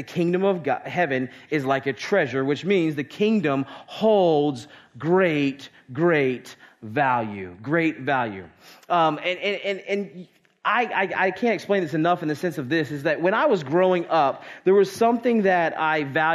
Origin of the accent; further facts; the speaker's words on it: Maryland, United States; I grew up right outside of Baltimore, Maryland, and Camden Yards was the park that I saw being built